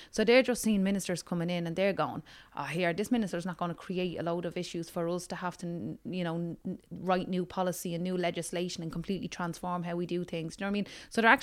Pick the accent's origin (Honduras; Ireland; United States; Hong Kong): Ireland; Dublin, Leinster; now in Tallaght, Ireland; we came from Ballymun, you had a lot of people from Crumlin and whatever, all being put out to Tallaght to the suburbs, right?